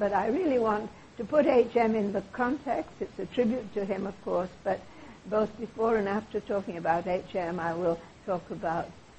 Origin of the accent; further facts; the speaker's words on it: United Kingdom; moved away as an adult; now in Canada; I'm British, and I came to Canada at the end of the war for various reasons.